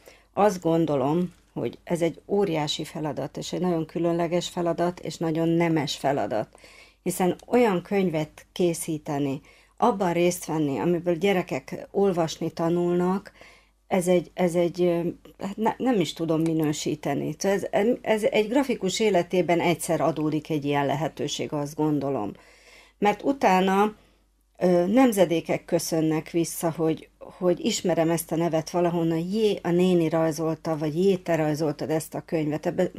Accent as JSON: {"language": "Hungarian", "town": "Pécs", "region": "Baranya", "country": "Hungary", "tie": "born there", "moved": "as an adult", "lives_now": "Budapest, Hungary", "said": "Pécset születtem, aztán érettségi után Budapestre kerültem, és itt is ragadtam"}